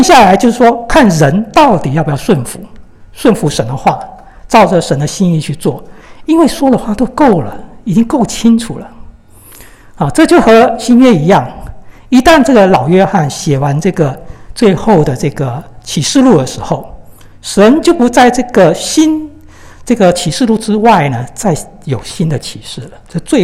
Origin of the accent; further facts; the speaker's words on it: China; 弟兄姊妹啊，我们是中国人，在我小时候，我的一个印象就是说，这种